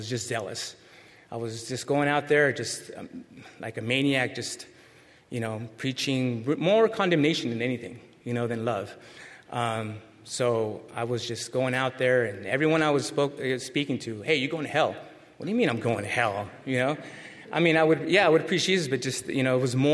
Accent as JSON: {"language": "English", "town": "San Diego", "region": "California", "country": "United States", "tie": "born or raised there", "said": "I'm from San Diego, by the way. That's where I was born and raised."}